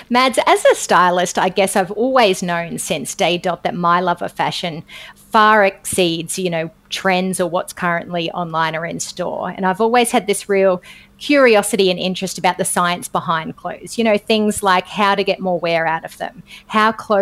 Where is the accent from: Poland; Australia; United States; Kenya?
Australia; accent: Australian; I am very Aussie in the way that I say it.